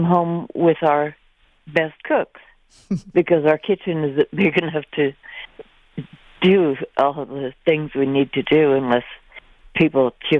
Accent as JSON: {"language": "English", "region": "the South", "country": "United States", "said": "I'm originally from the South, So in my day, with four of us girls, we had to baste turkey all day."}